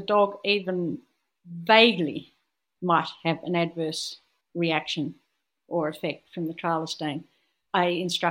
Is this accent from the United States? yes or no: no; Australia; And in Australia, at least, and I do preface this as being Australian